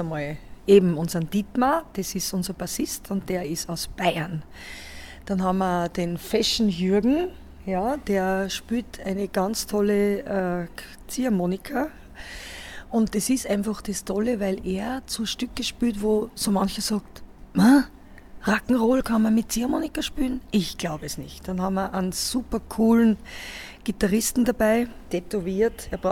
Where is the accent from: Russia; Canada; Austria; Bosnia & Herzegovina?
Austria; Upper Austria; ich bin aus dem Salzkammergut. Ich bin aus Österreich. Eine richtige Österreicherin, eine richtige Seherin. Also ich habe den Traunsee vor meiner Haustüre, ich habe wunderschöne Berge um mein Haus herum gruppiert. Also ich wohne mitten in der Natur